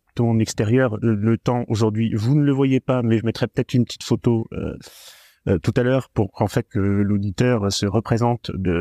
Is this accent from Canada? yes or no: no; Normandy, France; quand on te dit que je suis de Normandie